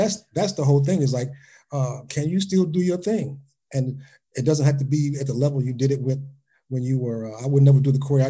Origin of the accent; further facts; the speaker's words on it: Cincinnati, Ohio, United States; One year we got a chance to play at the halftime for the Cincinnati Bengals, which I'm from Cincinnati.